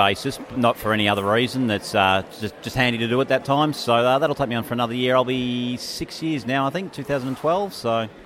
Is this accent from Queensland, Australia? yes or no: no; Melbourne, Victoria, Australia; It's my old stomping ground growing up in Melbourne, so love it over here.